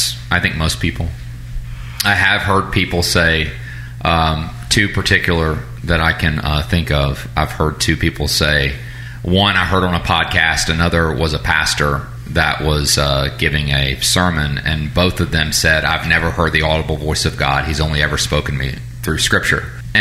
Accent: Atlanta, Georgia, United States; also born or lived in Savannah; You know, I remember when the Lord told us to move from Savannah back to my hometown in Atlanta when we were at Care and Orr, Messianic Congregation in Savannah.

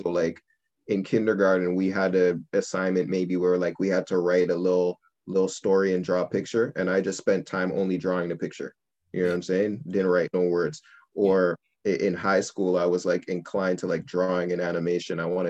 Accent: Toronto, Ontario, Canada; I'm from Toronto. I was born and raised here. Born at Mount Sinai Hospital.

